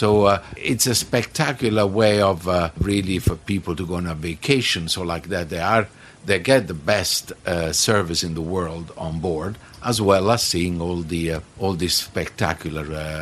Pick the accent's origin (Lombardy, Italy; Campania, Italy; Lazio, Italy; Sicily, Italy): Campania, Italy; Naples; Well, I'm from Naples in Italy, and I am a hotel director.